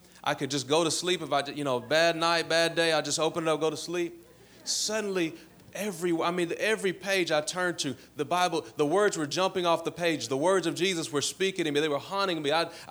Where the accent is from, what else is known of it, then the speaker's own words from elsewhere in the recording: Louisville, Kentucky, United States; Now, I'm black. I'm from Louisville, Kentucky, and I grew up on 90s hip-hop.